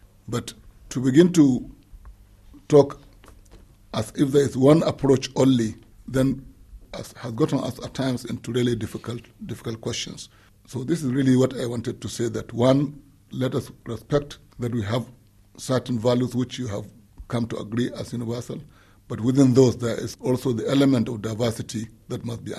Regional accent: Nigeria; Let me just clarify this. I'm not talking as a Nigerian. In this regard, I'm talking as President of the General Assembly. But because I know a bit about Nigeria, I can also just make a comment

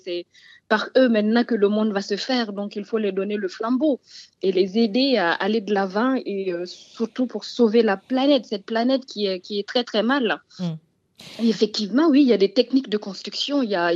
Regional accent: Burkina Faso; les sacs plastiques chez moi au Burkina, un peu aussi en Afrique

